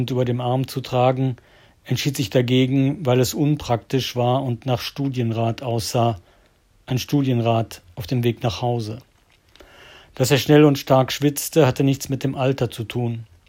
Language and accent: German; Kalkar, North Rhine-Westphalia, Germany; born there; 1966 in Kalka am Niederrhein geboren, habe meine Jugend in einem katholischen Jungeninternat namens Collegium Augustinianum Garstung verbracht, anschließend in Karlsruhe Malerei studiert